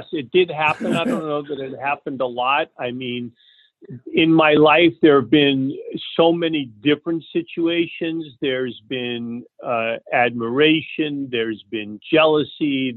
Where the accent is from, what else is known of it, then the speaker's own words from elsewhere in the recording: New York, United States; born there; I was born in New York.